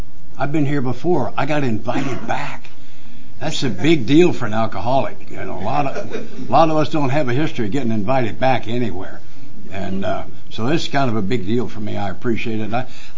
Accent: Nashville, Tennessee, United States; I'm from Nashville, Tennessee, by the way.

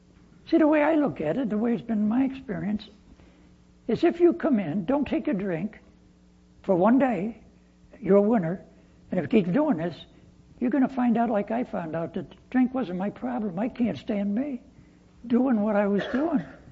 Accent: Chicago, Illinois, United States; moved away; So I'm from Chicago and I've been learning from Southerners ever since I came down here.

